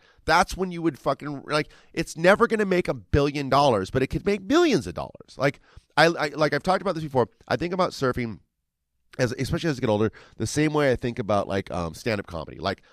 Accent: Huntington, California, United States; we moved back down to the suburbs to be close to our family, and I grew up in Huntington, and it's only like, you know, an hour away from LA.

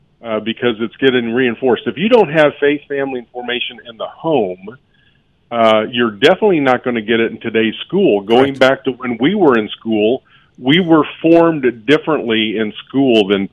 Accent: United States; I am drawn to that, but I am an American first.

